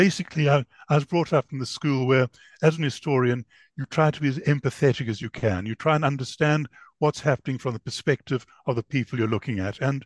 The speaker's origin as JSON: {"language": "English", "country": "South Africa", "tie": "born or raised there", "said": "I grew up in South Africa and I spent a lot of time in the Zulu part of the world"}